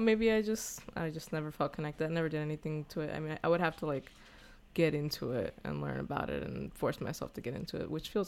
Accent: Texas, United States; now in Los Angeles, United States; I am also from Texas. I live in Los Angeles now.

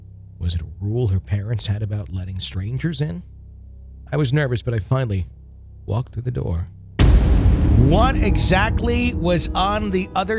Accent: Albuquerque, New Mexico, United States; as I grew up in North Valley, Albuquerque, New Mexico in the 80s.

